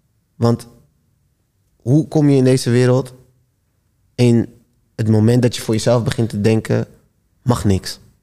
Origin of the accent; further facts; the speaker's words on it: Rotterdam, South Holland, Netherlands; also born or lived in Breda; now in Almere, Netherlands; ik kom vanuit Rotterdam. Daarna ben ik verhuisd naar een boerendorp in Breda. In Brabant, sorry. Mm. En toen verhuisd naar Almere... En vanaf Almere naar de Big City.